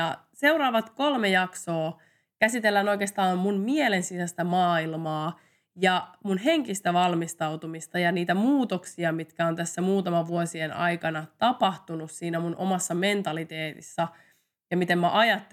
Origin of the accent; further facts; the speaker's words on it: Mikkeli, South Savo, Finland; mä oon Mikkelistä kotoisin ja harjoittelin tosi pitkään Mikkelissä pienessä tiiviissä ryhmässä.